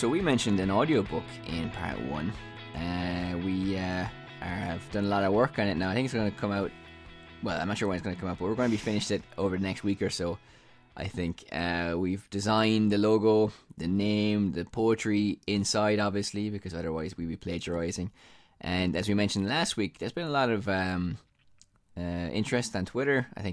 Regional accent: Ireland; I'm from the Republic of Ireland.

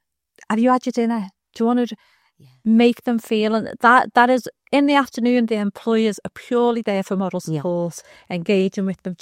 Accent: Liverpool, North West England, United Kingdom; born or raised there

